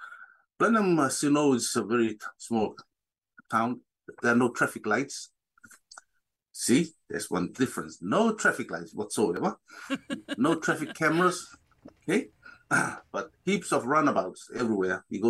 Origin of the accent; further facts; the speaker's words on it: Asau, Nui, Tuvalu; I'm from Tuvalu. I'm from that small island called Waitupu, back in Tuvalu, and my village is called Asau village. Sometimes we call our village the Republic of Asau.